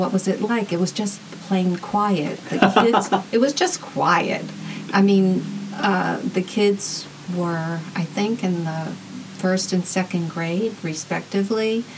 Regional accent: Queens, New York, United States; also born or lived in Brooklyn; I neglected to mention that I was born in Brooklyn, and I was mostly raised in Queens.

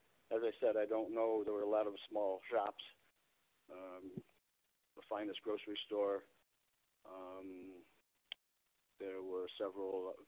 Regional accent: New Hartford, Connecticut, United States; also born or lived in Torrington; I grew up in Torrington for the first 2 years of my life, and then our family got pretty big, and we moved to New Hartford. My dad and mom bought a house there, and that was in 1948. I was born in 46.

